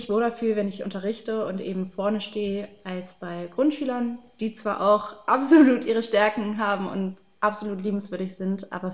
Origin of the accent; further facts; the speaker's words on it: Baden-Württemberg, Germany; ich komme aus Baden-Württemberg, da sollte ich dann Kernfächer wählen. Wir haben in Baden-Württemberg einige Vorgaben